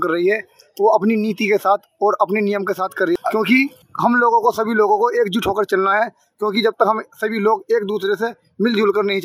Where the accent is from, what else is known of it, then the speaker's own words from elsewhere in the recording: Moradabad, Uttar Pradesh, India; now in Delhi, India; मेरा यूपी मुरादाबाद।